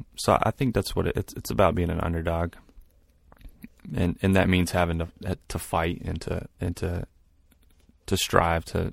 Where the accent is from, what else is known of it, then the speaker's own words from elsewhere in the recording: Douglasville, Georgia, United States; also born or lived in Hapeville / East Point; I kind of bounced around Atlanta. I started out in Hapeville and then East Point, and then I ended up in right outside in Douglasville. Spent most of my time growing up there.